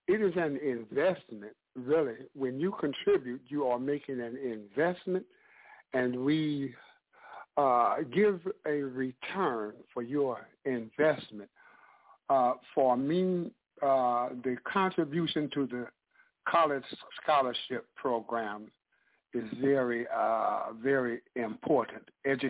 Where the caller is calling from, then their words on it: St. Louis, Missouri, United States; radio station manager for American Muslim 360. And I'm calling from St. Louis, Missouri.